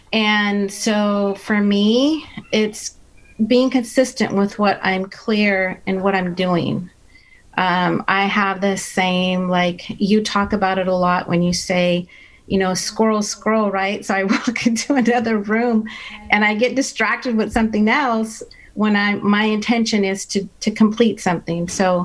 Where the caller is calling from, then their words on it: Alamo, California, United States; I am in Alamo, California, which is right outside San Francisco.